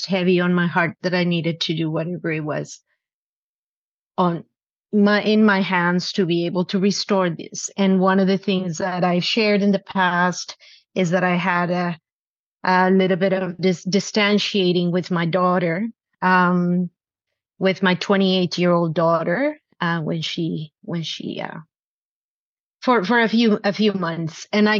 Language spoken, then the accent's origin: English; Mexico; I come from Mexico and we're very expressive, loud